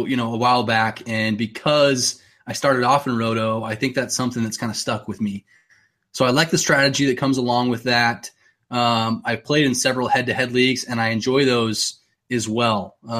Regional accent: Phoenix, Arizona, United States; Yeah, absolutely. I'm from Arizona. So growing up in Phoenix, we didn't have the Diamondbacks until the expansion of 1998.

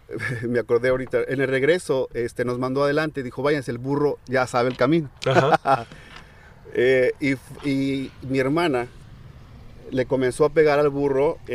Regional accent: Tecuitaco, Michoacán, Mexico; born there; Nací en Michoacán, Tecuitaco, Michoacán.

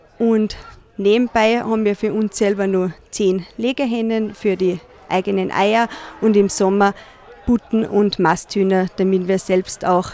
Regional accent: Taxenbach, Salzburg, Austria; Ich komme aus Daxenbach. Ich bin Mama von zwei kleinen Kindern.

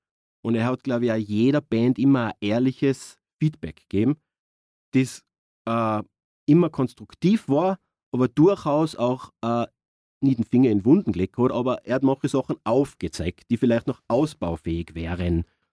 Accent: Salzburg, Austria; bin ich auch aus dem Innergebirg und bin auch dann in die Stadt gezogen mit Anfang 20

